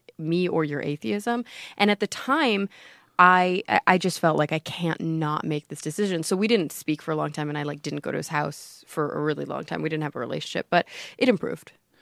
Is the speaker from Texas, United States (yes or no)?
yes; Texas, United States; No, I'm from Texas.